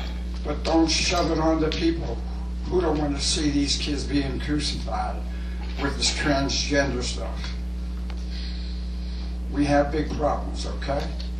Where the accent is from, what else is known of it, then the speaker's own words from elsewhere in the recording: Bethlehem, Pennsylvania, United States; That is born and raised in the South Side, which was Northampton Heights.